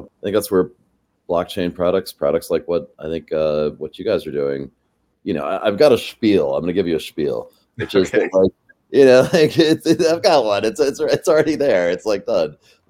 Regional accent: Charlottesville, Virginia, United States; I'm here from Charlottesville, Virginia.

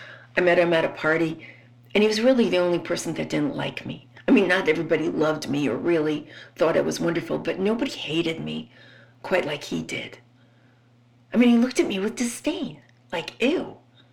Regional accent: Roslyn, New York, United States; I was from Roslyn, but some of the girls, we were bussed in because we didn't have a high school in our town.

